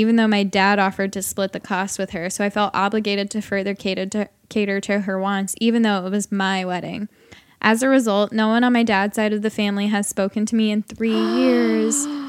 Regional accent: Brazil; English is a second language; My name is blank. 25, and I'm from Brazil.

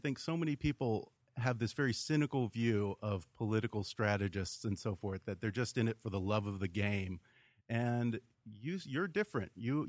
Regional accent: Texas, United States; I was helping out Rick Perry, because I'm from Texas. It's a Texas thing.

